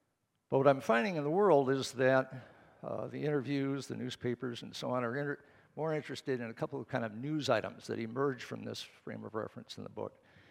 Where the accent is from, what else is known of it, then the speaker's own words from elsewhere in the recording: United States; Back in 1948, when I was 10 years old, I took my pledge as an American to save and faithfully to defend from waste the natural resources of my country